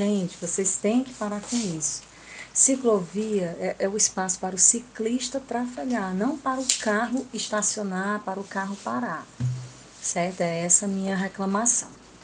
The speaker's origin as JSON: {"language": "Portuguese", "town": "Fortaleza", "region": "Ceará", "country": "Brazil", "said": "sou de Fortaleza."}